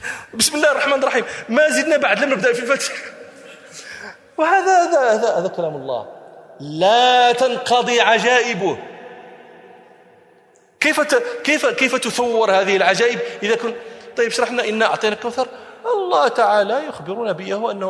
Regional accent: Morocco; كنت أدرس الطلبة صحيح مسلم عندنا في المغرب

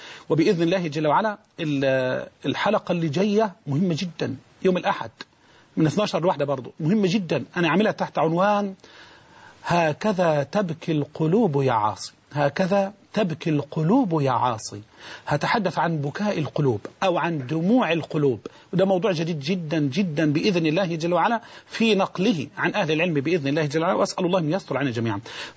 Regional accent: Egypt; بلدنا مصر.

